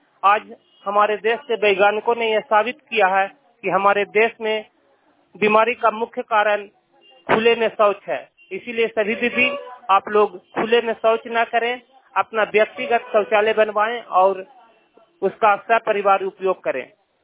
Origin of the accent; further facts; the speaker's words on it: Jaswantpur, Bihar, India; ग्राम जसवंतपुर का निवासी हूँ। संकल्प पीएलएफ चंडी नालंदा का बुक कीपर हूँ।